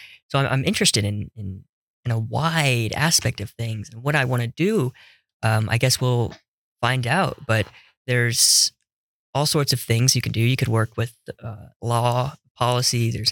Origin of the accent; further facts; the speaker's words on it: Las Vegas, Nevada, United States; As a kid growing up in Las Vegas, Nevada, and it was, about 10-minute drive from the Red Rock National Monument in Las Vegas.